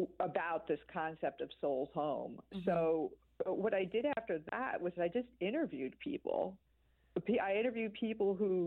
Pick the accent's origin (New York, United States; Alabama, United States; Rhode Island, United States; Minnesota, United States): New York, United States; I was interested in moving to Virginia, because I grew up in New York.